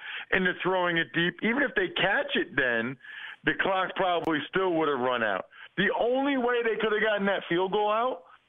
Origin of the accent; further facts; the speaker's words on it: Pennsylvania, United States; Memphis, Nashville, Knoxville, and I'm from Pennsylvania, so I had to drive up 81.